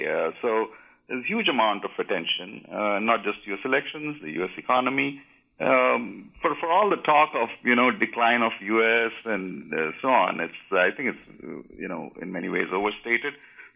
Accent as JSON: {"language": "English", "town": "Bangalore", "region": "Karnataka", "country": "India", "tie": "born or raised there", "said": "The effects of Sandy were felt in my hometown in India, in Bangalore"}